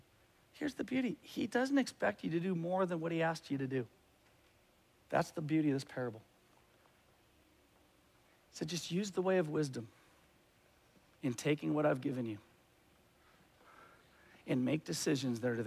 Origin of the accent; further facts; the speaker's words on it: Arizona, United States; I love Arizona. I like it. I'm proud that I'm from Arizona.